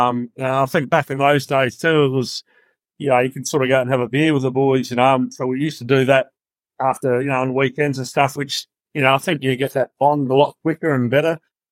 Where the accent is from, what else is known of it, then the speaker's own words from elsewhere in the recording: South Australia, Australia; I'm originally from the Adelaide Hills.